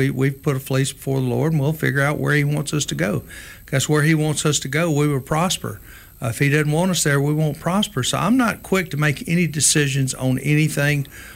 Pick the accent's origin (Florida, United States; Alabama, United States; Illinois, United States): Alabama, United States; I'm from South Alabama.